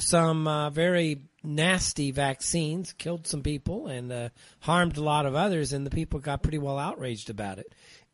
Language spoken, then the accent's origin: English; United States; now in Jordan; I'm in Jordan, of course, you guys know that. But anyways, being American, I still think of myself as being in America.